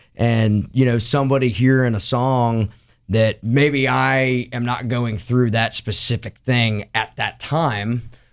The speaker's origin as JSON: {"language": "English", "region": "Pennsylvania", "country": "United States", "moved": "yes", "lives_now": "Nashville, United States", "said": "No help, because we live right outside of Nashville, Tennessee. We're both from Pennsylvania originally, but have been in Nashville for a long time. So our families they're still up north."}